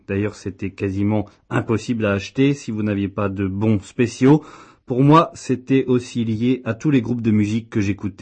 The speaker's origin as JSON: {"language": "French", "region": "Moravia", "country": "Czechia", "tie": "born or raised there", "said": "le mot riflovina, qui s'utilisait quand j'étais petit en Moravie"}